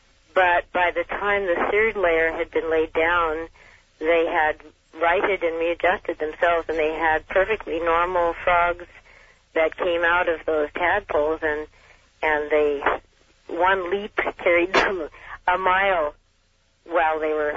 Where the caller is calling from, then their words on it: Portland, United States; I'm calling from Portland